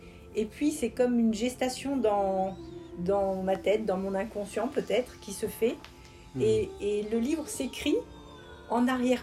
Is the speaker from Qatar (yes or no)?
no; Mali; also born or lived in Brazil / Burkina Faso; mes parents étaient enseignants coopérants, et donc j'ai grandi successivement au Brésil pendant 5 ans, au Burkina Faso pendant 6 ans et au Mali.